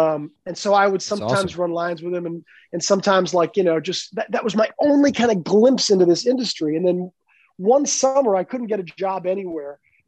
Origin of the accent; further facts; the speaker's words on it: Toronto, Ontario, Canada; also born or lived in Montreal; now in New York, United States; I'm from Toronto, Montreal, in Canada here, back and forth as a kid. I went to like high school and elementary school in Toronto, college in Montreal. And then I moved to New York.